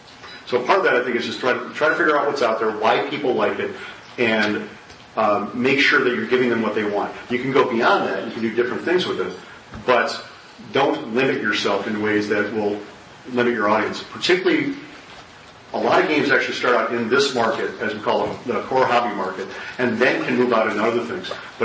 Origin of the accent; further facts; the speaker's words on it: Wisconsin, United States; now in Indianapolis, United States; Yeah, Indy, so, you know, I was born and raised in Wisconsin. I love the Milwaukee shows and all that.